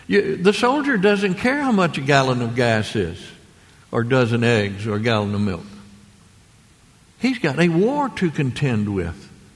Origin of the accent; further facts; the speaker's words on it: Mississippi, United States; Okay, we didn't have any toys in Mississippi. You had a gun. That's about it.